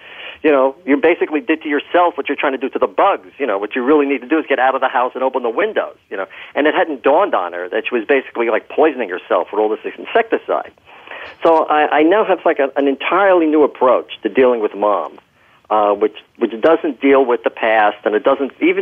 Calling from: Millburn, New Jersey, United States; Yeah, between the Short Hills Mall and Newark Airport is Milburn, New Jersey.

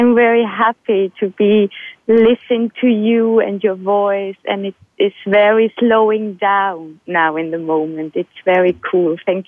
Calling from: Rheinfelden, Aargau, Switzerland; English is a second language; I'm calling from Rheinfelden in Switzerland.

